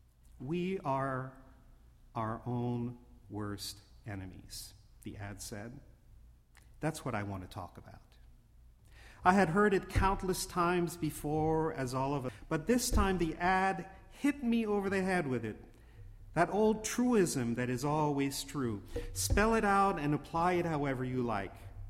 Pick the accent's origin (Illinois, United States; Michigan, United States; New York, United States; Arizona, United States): New York, United States; New York City; I was born in New York City and lived there off and on for years.